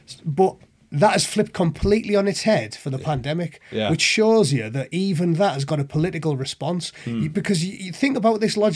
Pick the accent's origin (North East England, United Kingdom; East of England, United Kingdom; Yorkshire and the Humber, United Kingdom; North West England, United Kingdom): North East England, United Kingdom; Middlesbrough; I'm from Middlesbrough.